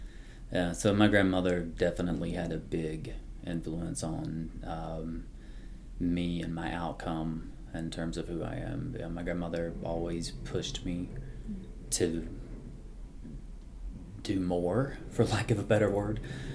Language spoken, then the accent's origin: English; Rogersville, Tennessee, United States; born there; I was born in Rogersville, Tennessee. It's a very small rural town in eastern Tennessee. The population is 2,000 people.